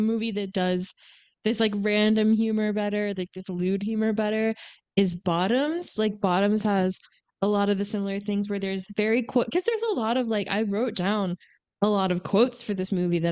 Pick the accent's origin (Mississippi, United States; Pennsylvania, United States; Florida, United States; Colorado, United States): Florida, United States; but it's lucky that we're from Florida, because imagine that you're not from Florida and you're watching this movie